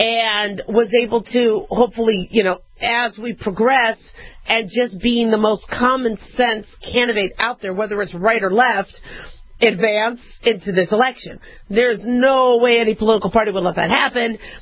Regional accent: United States; But, you know, as an American, I do get a little frustrated with these quote-unquote witch hunts.

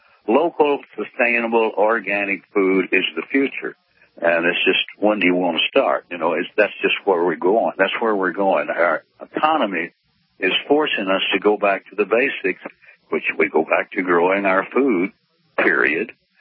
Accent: Abbott, Texas, United States; Well, first of all, I come from Abbott, Texas, a little farm and ranch town

